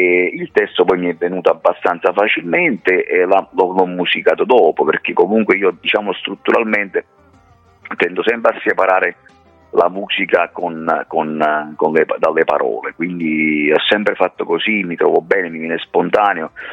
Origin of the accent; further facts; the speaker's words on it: Naples, Campania, Italy; Innanzitutto sono napoletano. No, innanzitutto sono napoletano, poi il dialetto napoletano, la lingua napoletana è musicale